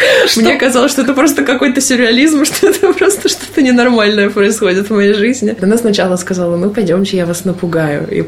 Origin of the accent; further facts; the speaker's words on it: Moscow, Russia; Я сама из Москвы.